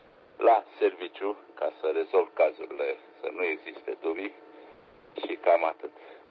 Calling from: Bacău, Bacău County, Romania; Eu sunt repetorul din Bacău.

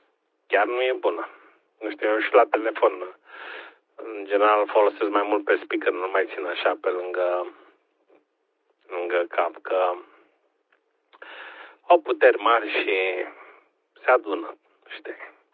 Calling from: Bucharest, Romania; sunt pe repetorul din București, dar antena e deasupra capului meu la vreo 10 metri

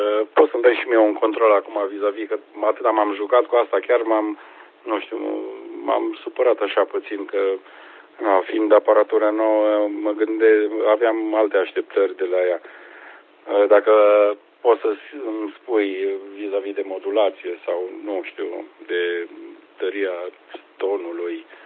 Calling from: Brad, Hunedoara County, Romania; Foarte bine te recepționez aici în Brad.

